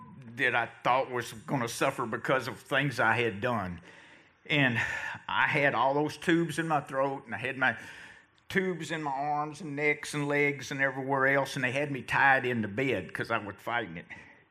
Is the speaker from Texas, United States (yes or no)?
yes; Texas, United States; I grew up in Northeast Texas in the First Baptist Church, and I knew that God was out there because my mother and my grandmother told me he was.